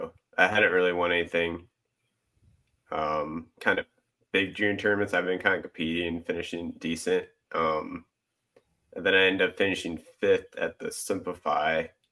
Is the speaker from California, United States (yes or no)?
no; Chicago, Illinois, United States; Yeah, so I grew up in Chicago.